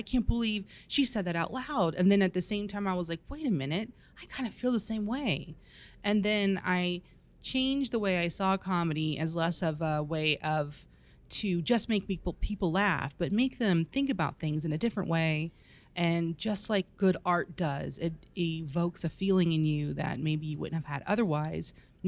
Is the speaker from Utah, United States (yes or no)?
no; Tampa, Florida, United States; I am. I am from Tampa, Florida.